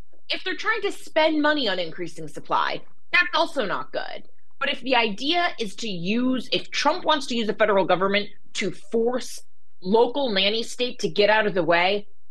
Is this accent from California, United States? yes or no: yes; California, United States; So again, I'm from California, and the Coastal Commission just, it's an excuse to not build anything.